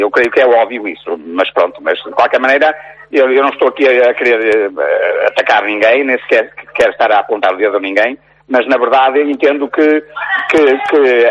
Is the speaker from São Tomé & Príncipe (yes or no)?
no; Gerês, Norte, Portugal; agora eu já estou cá em cima no Gerês, que é a minha terrinha, que eu adoro.